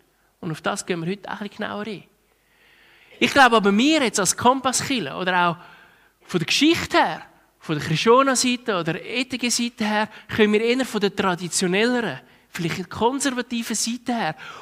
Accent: Switzerland; Wir als Schweizer haben unglaubliche Freiheiten.

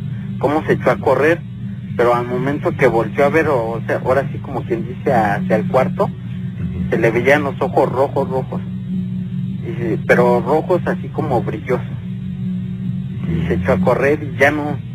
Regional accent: Hidalgo, Mexico; todos somos del estado de Hidalgo.

